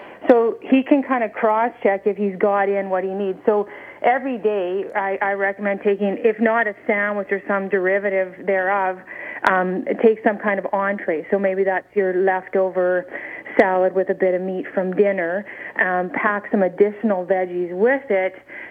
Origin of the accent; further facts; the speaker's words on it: Saskatchewan, Canada; also born or lived in Alberta / British Columbia; I grew up in Saskatchewan, but I've worked in Saskatchewan and Alberta and BC